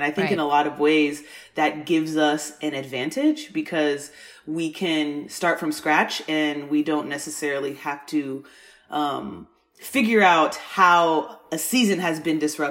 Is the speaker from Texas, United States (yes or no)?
yes; Texas, United States; Right now, I am in Texas, my home state.